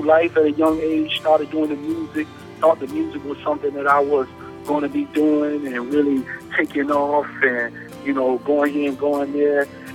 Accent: Florida, United States; You know, even though I'm from Florida, I can't stand the Florida Gators with nothing in me.

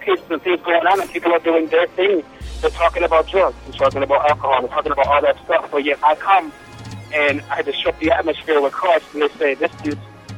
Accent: Milwaukee, Wisconsin, United States; Now, I was born and raised in Milwaukee, the South Side area, which is, you know, majorly, I'm Puerto Rican, so there's a lot of Hispanics in the area.

